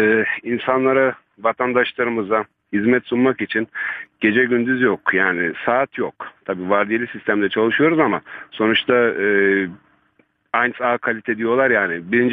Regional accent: Bayburt, Turkey; now in Duisburg, Germany; Artı bir de Bayburtluyum. Bizim oradan Çoruh Nehri geçmekte, Bayburt şehrinden.

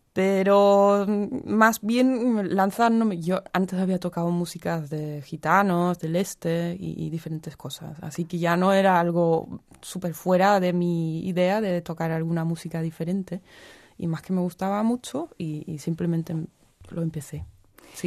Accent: Germany; Spanish is a second language; Bueno, yo que soy la alemana

